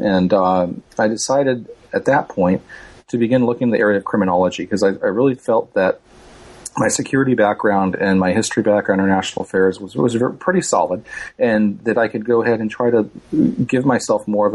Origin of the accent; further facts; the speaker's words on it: Los Angeles, California, United States; growing up in Los Angeles and having a grandfather that used to collect money for some folks that worked out of the docks over in San Pedro in Los Angeles Harbor.